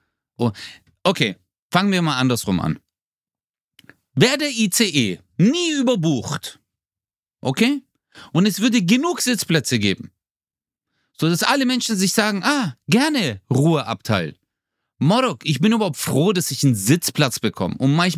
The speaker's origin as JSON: {"language": "German", "region": "Baden-Württemberg", "country": "Germany", "said": "Ich komme aus dem Schwabeländle."}